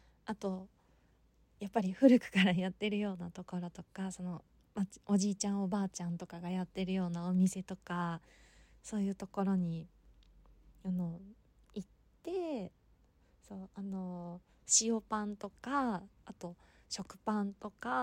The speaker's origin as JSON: {"language": "Japanese", "region": "Kansai", "country": "Japan", "said": "出身は関西の方です。幅広いですよね。"}